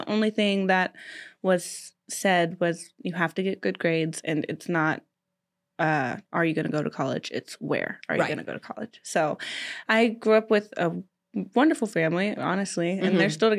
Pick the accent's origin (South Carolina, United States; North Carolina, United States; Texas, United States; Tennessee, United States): Tennessee, United States; I was raised, my parents are still together. I was raised in Tennessee in a very Southern household.